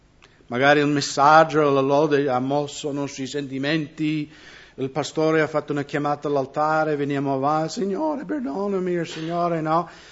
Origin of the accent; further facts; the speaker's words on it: United States; accent: American; Italian is a second language; now in Italy; qua sono sempre straniero che parlo con l'accento americano. In America mi sento ancora più a disagio. Io vado in America e mi sembro un straniero anche là